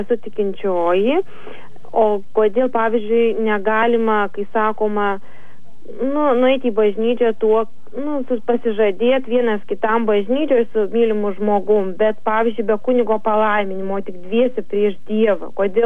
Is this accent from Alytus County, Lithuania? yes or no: yes; Alytus, Alytus County, Lithuania; esu iš Alytaus